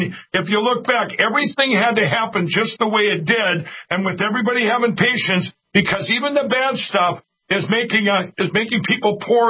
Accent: Minnesota, United States; Let's say I told you that in my home state of Minnesota that Donald Trump won 2 million to Biden's 100,000.

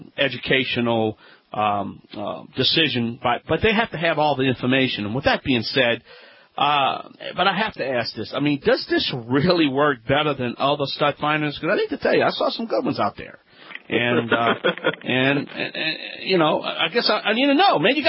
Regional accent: Louisiana, United States; I'm the Cajun contractor … this is Home Talk USA.

